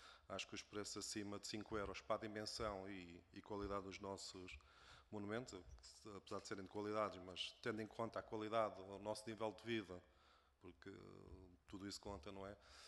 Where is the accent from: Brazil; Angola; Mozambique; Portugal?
Portugal; Lisbon; ou se calhar eu sinto mais em Lisboa porque sou de Lisboa